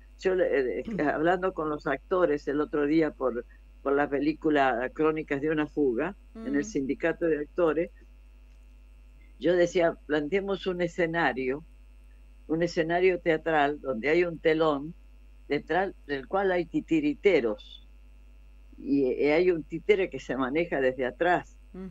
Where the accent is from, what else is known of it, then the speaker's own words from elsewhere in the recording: Argentina; recuperar la identidad de nosotros como argentinos